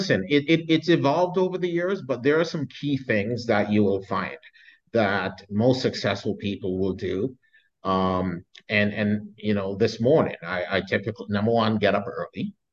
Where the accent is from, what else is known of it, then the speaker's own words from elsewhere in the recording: Jamaica; born there; I was born in a Christian, I'm Jamaican born.